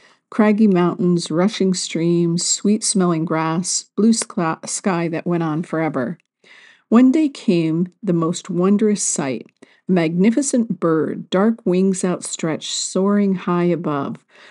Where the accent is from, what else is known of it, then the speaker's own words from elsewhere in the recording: Montana, United States; Life in the small city in the sand was so different from what I was used to growing up in Montana.